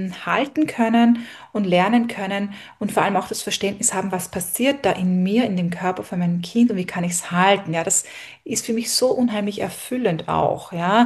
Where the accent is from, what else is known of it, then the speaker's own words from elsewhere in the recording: Austria; Ich bin auf einem Bauernhof auch groß geworden in Österreich.